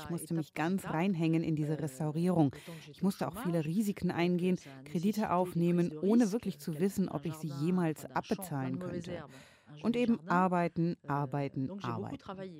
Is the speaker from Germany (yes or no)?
no; Paris, Île-de-France, France; ich stamme eigentlich aus Paris und habe schon immer davon geträumt, auf dem Land zu leben.